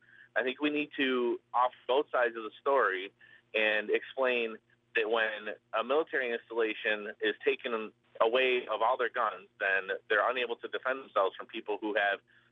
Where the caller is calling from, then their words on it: Pittsfield, Massachusetts, United States; I'm calling from Pittsfield, Massachusetts